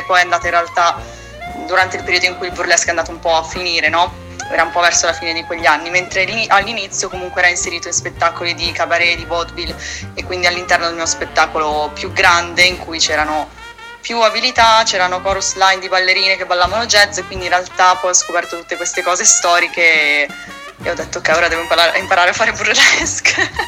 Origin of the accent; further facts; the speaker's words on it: Milan, Lombardy, Italy; sono tornata a Milano, perché io sono di Milano